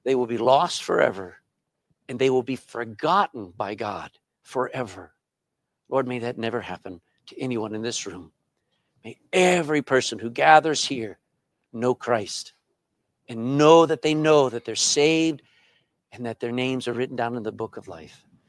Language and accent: English; Texas, United States; I'm from Texas.